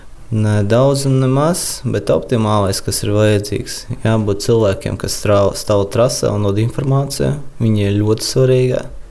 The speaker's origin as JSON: {"language": "Latvian", "town": "Alūksne", "region": "Alūksne Municipality", "country": "Latvia", "said": "jo es pats nācu no Alūksnes, un Alūksne ir tāda pilsēta, varētu teikt, ziemeļu pilsētā Latvijas mērogā, ka tur ir ātrāk sniegs uzsnieg, gan arī vēlāk viņš nokūst."}